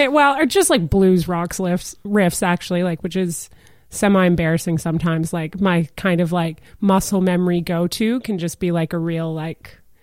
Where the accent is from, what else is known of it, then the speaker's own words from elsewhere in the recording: Toronto, Ontario, Canada; I'm also from Toronto